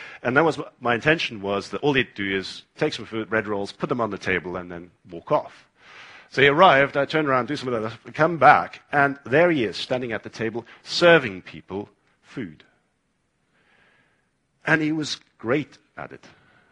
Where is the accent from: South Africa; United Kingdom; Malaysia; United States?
South Africa; Now, I come from South Africa.